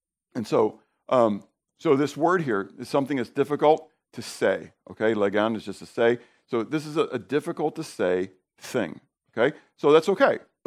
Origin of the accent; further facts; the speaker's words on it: Northeast, United States; I'm from the Northeast.